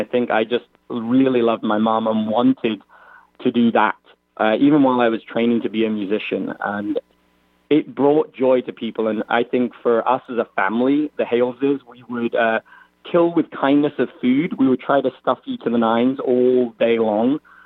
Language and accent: English; England, United Kingdom; now in United States; nostalgia that I had of eating fish and chips back in England. It's that perfect comfort food as far as a Brit goes